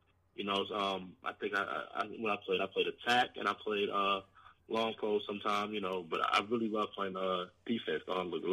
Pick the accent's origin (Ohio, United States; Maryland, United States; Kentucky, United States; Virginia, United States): Virginia, United States; Norfolk; born there; I was born in Norfolk, Virginia.